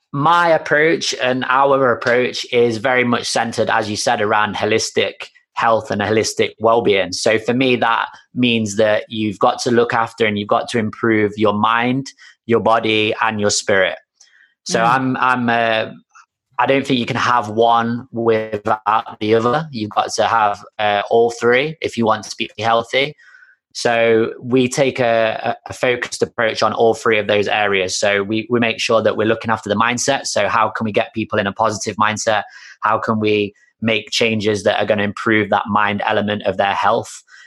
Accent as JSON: {"language": "English", "town": "Nottingham", "region": "East Midlands", "country": "United Kingdom", "tie": "born or raised there", "said": "I opened my own gym here in my hometown of Nottingham in the UK."}